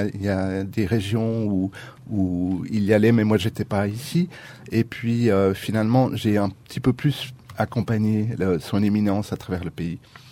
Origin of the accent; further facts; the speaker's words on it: Switzerland; Non seulement je suis suisse